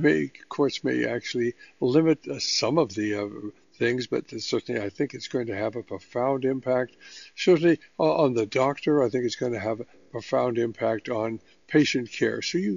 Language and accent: English; Oakland, California, United States; Well, I was born and raised in Oakland. I mean, McChesney High School up on Excelsior Avenue.